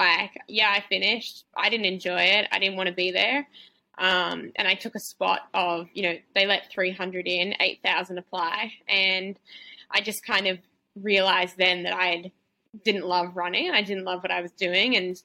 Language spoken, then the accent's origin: English; Australia; I went to that race as an Australian, an underdog, like, who's this 21-year-old thinking she can run 100 miles?